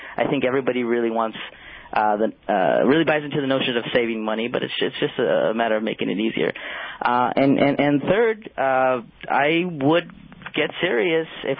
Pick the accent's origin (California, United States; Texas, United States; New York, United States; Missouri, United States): California, United States; Los Angeles; I grew up in Los Angeles, and I remember when I was in elementary school, we'd have days where we couldn't go outside and we couldn't play on the playground.